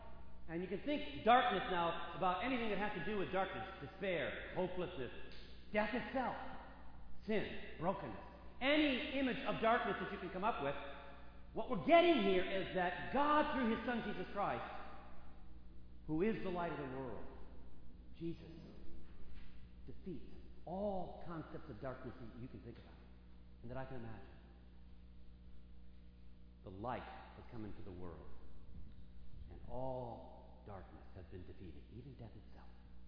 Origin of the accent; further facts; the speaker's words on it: Minneapolis, Minnesota, United States; I grew up in the Cathedral Church of St. Mark's in Minneapolis, Minnesota, and we're talking the bleak midwinter in Minneapolis, right?